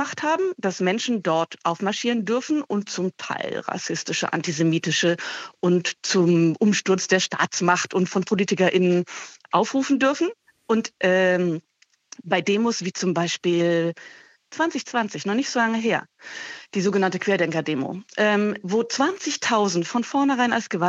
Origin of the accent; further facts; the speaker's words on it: Leipzig, Saxony, Germany; Das ärgert mich auch als Leipzigerin